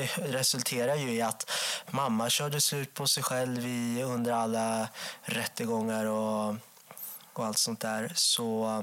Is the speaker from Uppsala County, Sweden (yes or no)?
yes; Enköping, Uppsala County, Sweden; Ja, jag växte upp i Enköping med mamma och pappa och en brorsa som är 15 år äldre.